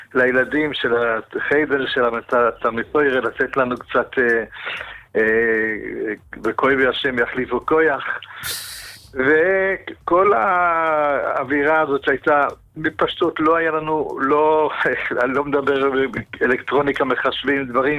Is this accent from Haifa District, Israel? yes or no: yes; Hadera, Haifa District, Israel; also born or lived in Italy; גדלתי בחדרה. נולדתי באיטליה במחנות העקורים, מיד אחרי השואה.